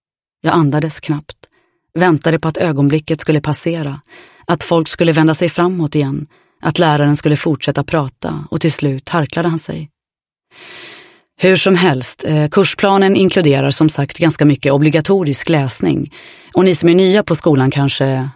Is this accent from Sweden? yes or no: no; United States; born there; first language English; Swedish is a second language; jag var född här i USA, att engelska var mitt modersmål.